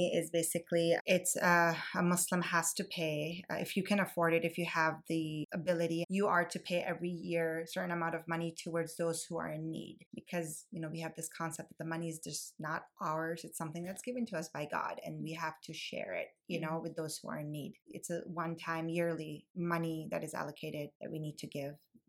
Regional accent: Minnesota, United States; also born or lived in Pakistan; So I was born in Pakistan, and I think I was about maybe 9 when I came here straight to Minnesota. We had family here

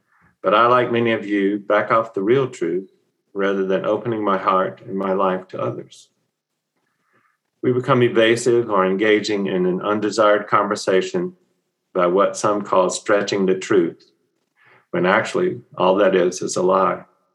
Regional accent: Memphis, Tennessee, United States; Growing up in Memphis, Tennessee, as a young kid, I attended the same school as someone who became much more famous than me.

